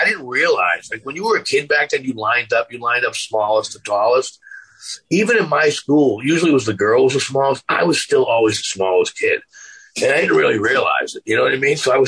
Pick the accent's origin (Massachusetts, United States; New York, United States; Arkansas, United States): Massachusetts, United States; Malden; In my neighborhood where I grew up in Malden, you know, you kind of – bullying was legal back then.